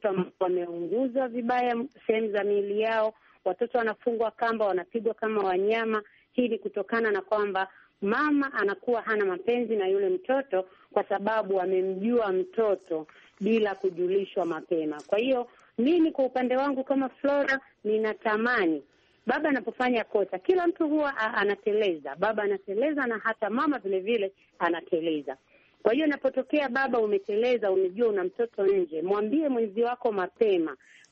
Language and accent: Swahili; Tanzania; Mimi kama Mtanzania, kama mama mwanaharakati